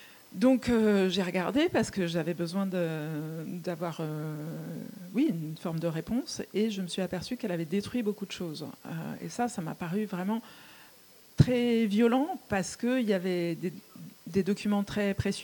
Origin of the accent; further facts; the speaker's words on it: Paris, Île-de-France, France; born there; je suis née à Paris quand ma mère avait 37 ans